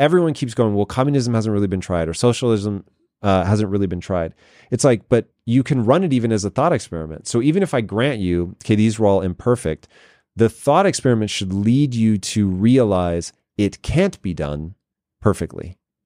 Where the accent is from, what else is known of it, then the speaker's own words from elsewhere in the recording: Tacoma, Washington, United States; So I grew up in Tacoma, Washington, not particularly educated on this kind of stuff